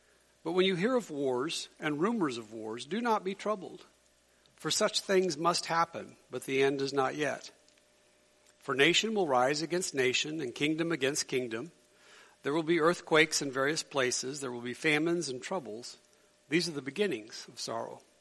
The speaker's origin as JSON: {"language": "English", "town": "Gilman", "region": "Missouri", "country": "United States", "tie": "born or raised there", "lives_now": "Bethany, United States", "said": "I grew up in Gilman and Ridgeway."}